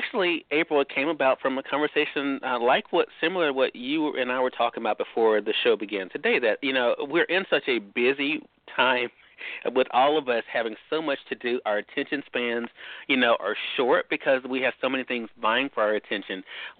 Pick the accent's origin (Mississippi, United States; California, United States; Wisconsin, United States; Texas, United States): Mississippi, United States; I actually still host meet and greets here in my home state of Mississippi.